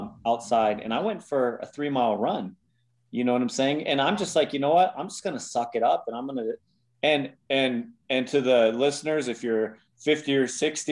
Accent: California, United States; I grew up in California.

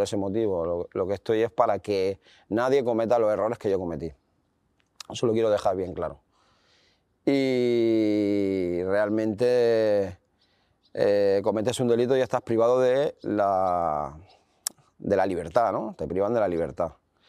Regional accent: Spain; O sea, tú imagínate siendo español y te ves allí rodeado de todo eso

